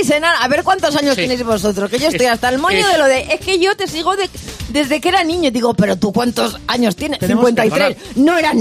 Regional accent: Asturias, Spain; moved away as an adult; después de dejar Asturias, mi tierra natal, con 18 años

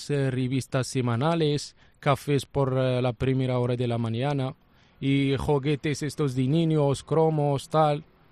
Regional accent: Morocco; Spanish is a second language; Yo soy marroquí.

